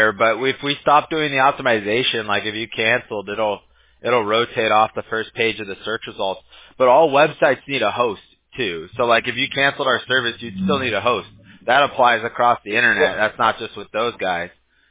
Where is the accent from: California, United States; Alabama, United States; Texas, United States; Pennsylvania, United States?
California, United States; I've been a Laker fan all my life. I grew up in Southern California, so.